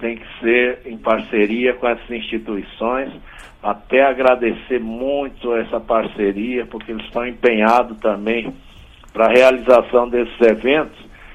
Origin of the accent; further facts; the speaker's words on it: Riacho Fundo, Federal District, Brazil; eu que nasci aqui no Riacho Fundo, vi esse córrego aqui onde podia nadar, pescar